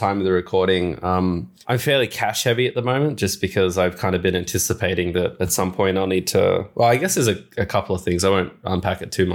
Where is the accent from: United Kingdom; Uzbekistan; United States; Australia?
Australia; New South Wales; my home state of New South Wales.